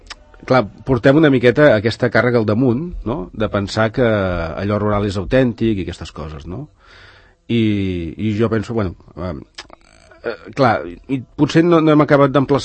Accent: Vic, Catalonia, Spain; jo sóc de Vic. I els que eren rurals, els que eren de pagès, eren els que vivien en una masia al mig dels camps. Nosaltres érem els urbans, no? Perquè érem de Vic, que és una ciutat petita.

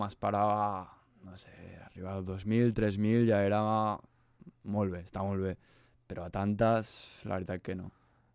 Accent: Mirasol, Catalonia, Spain; Soc de Mirasol, sí.

